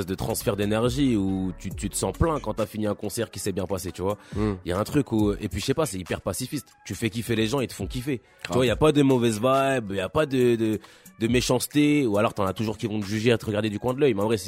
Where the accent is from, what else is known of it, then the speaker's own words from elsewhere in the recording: Bobigny, Île-de-France, France; C'est un petit quartier pavillonnaire et pépère, tu vois, entre les cités. J'ai grandi là-bas.